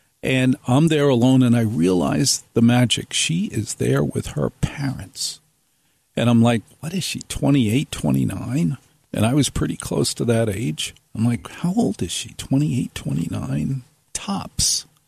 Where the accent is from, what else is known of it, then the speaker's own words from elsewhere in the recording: New Jersey, United States; I'm like a total jerk. I'm a guy from Jersey.